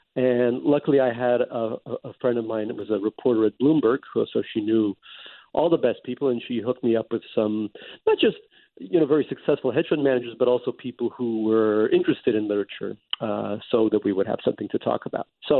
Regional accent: New York, United States; But almost all the friends I had, not just from Oberlin, but from growing up in New York

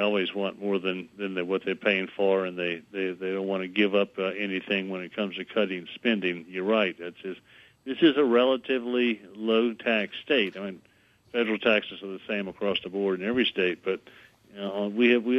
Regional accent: Baton Rouge, Louisiana, United States; born there; My family is from New Orleans, and I was born in Baton Rouge, but I've always had just a very strong connection to the city.

